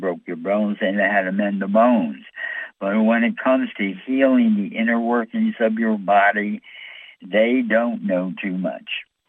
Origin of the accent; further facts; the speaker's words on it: New York, United States; I'm from New York, and we have a lot of shows on New York, old New York and stuff like that.